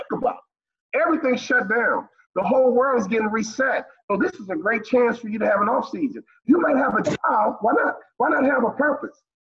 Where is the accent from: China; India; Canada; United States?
United States; Chicago, Illinois; growing up, you're from New York, I'm from Chicago.